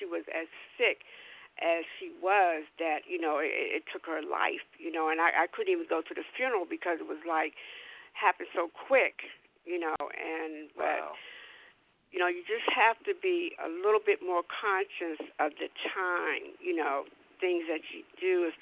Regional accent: Washington, District of Columbia, United States; because I'm from Washington, D.C. myself

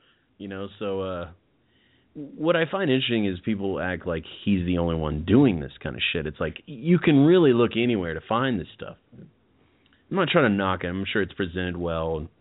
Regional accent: United States; overseas, do they listen to us more because we're American?

